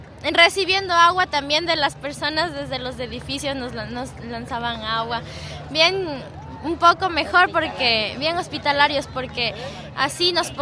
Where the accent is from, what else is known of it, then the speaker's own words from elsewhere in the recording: Ecuador; somos las 80 personas que venimos de Ecuador.